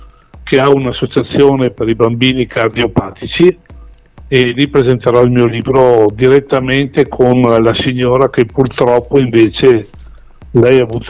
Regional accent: Verona, Veneto, Italy; visto che voi siete di Vicenza, io sono qui vicino, sono di Verona.

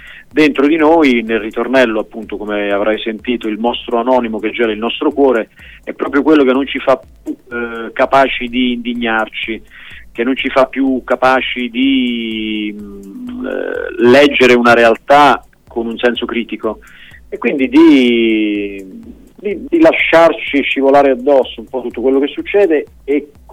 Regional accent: Campania, Italy; moved away as an adult; da campano, di origini, ora vivo in Toscana dai tempi dell'università

